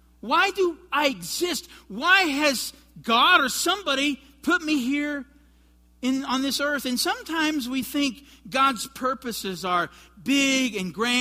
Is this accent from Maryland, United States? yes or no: no; Kansas, United States; And I grew up in Johnson County, Kansas.